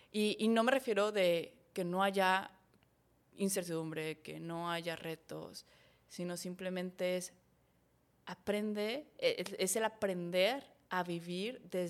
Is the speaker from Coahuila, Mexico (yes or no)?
yes; Saltillo, Coahuila, Mexico; Y los conozco, yo soy de Saltillo. Entonces, los conozco ahí.